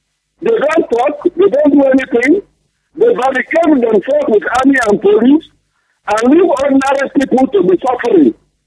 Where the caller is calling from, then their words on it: Nigeria; I'm calling from Biafra land.